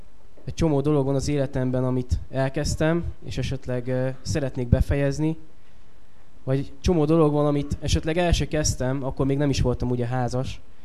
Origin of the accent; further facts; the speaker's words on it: Budafok, Budapest, Hungary; born there; also born or lived in Érd; így költöztünk vissza Budafokra. Én tulajdonképpen Budafokon is születtem már, csak egy kis időre kiköltöztünk a szüleimmel, körülbelül 20 km alá Budapesttől Éldre. Tehát így kerültem vissza Budafokra.